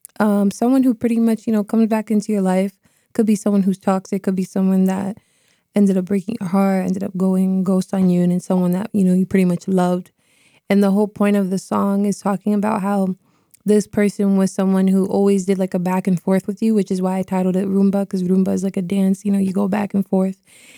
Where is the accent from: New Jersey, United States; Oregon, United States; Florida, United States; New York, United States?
Florida, United States; Cape Coral; also born or lived in Boston, Massachusetts; now in Massachusetts, United States; I was born in Boston, but I actually was raised in Florida. I'm Cape Coral, Florida, to be specific. I moved from Boston to Florida when I was about 5 years old